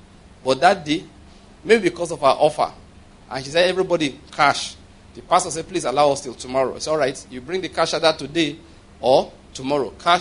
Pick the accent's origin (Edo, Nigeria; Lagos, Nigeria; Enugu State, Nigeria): Enugu State, Nigeria; I like him, but he's from Anambra State and I'm from Enugu State.